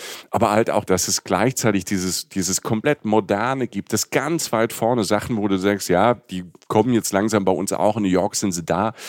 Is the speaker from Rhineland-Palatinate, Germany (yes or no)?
yes; Rhineland-Palatinate, Germany; wenn du vom Dorf kommst, irgendwie aus Südwestdeutschland, und wir hatten, ich komme aus der Pfalz, da war ganz in der Nähe, gibt's ja Rammstein. diese Base und Kaiserslautern, wo viele Amerikaner und Amerikanerinnen gelebt haben natürlich.